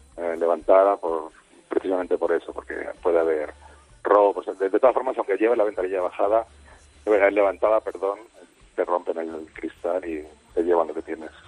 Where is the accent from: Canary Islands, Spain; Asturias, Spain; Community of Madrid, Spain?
Community of Madrid, Spain; Madrid; now in Buenos Aires, Argentina; Soy madrileño.